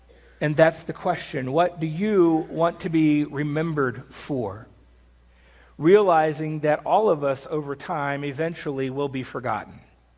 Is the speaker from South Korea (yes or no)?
no; Columbia, South Carolina, United States; I grew up in South Carolina, in Columbia